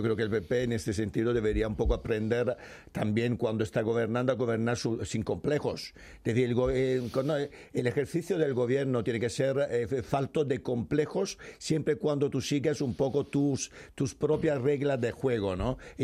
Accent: Italy; now in Spain; Bueno, pero yo como soy italiano

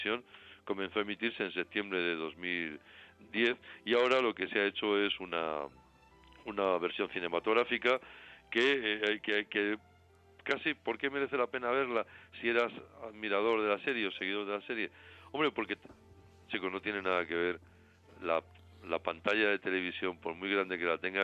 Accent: Madrid, Community of Madrid, Spain; nosotros, que somos gente de Antón Martín y de Chamberí

